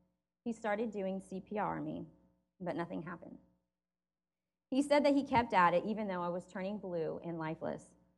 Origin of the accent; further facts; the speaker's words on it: North Carolina, United States; born there; I was born in North Carolina in 1973 and the youngest of three children.